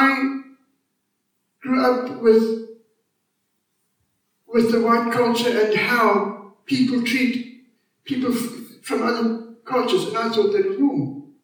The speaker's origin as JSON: {"language": "English", "country": "South Africa", "tie": "born or raised there", "said": "I'm a South African. I grew up in a racist society. I grew up in a white culture."}